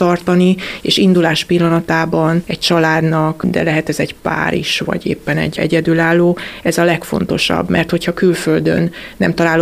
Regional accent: Kunfehértó, Bács-Kiskun, Hungary; moved away as an adult; now in London, United Kingdom; Kunfehérton nőttem föl, ott értem 26 éves koromig, aztán bekerültünk Kiskunhalasra, családot alapítottam, itt dolgoztam, és 24 közigazgatási év után több okból családi, szakmai, magánéleti döntöttünk úgy, hogy kiköltözünk külföldre.

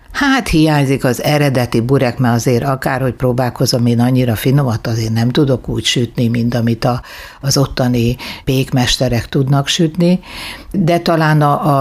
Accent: Kanjiža, Vojvodina, Serbia; Én észak-bácskai vagyok, magyar-kanizsai, ott születtem.

